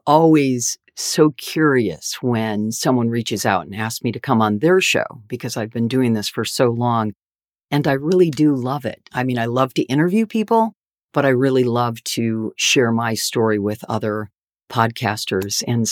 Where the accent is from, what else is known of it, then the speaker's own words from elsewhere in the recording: Michigan, United States; I was a rock and roll chick, born and raised in Michigan, went to broadcasting school.